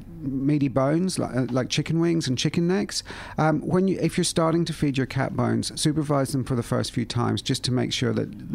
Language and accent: English; Ireland; now in Australia; I grew up with horses in Ireland, and it's very different there.